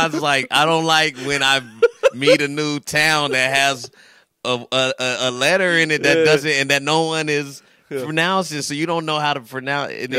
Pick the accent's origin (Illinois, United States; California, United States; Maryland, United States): California, United States; Fresno; Born and raised in Fresno.